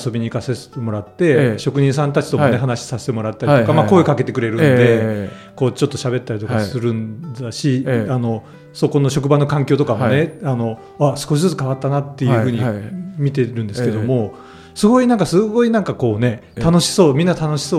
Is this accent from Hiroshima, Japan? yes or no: yes; Hiroshima, Japan; 地元の広島だったら